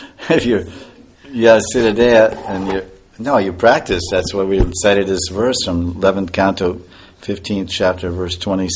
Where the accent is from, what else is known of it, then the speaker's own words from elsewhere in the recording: India; and I haven't, and I'm Indian.